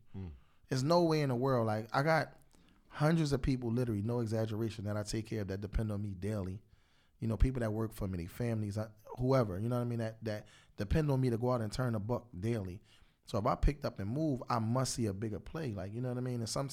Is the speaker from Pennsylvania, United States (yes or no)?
yes; Philadelphia, Pennsylvania, United States; I'm on the West Coast. I'm from North Philly.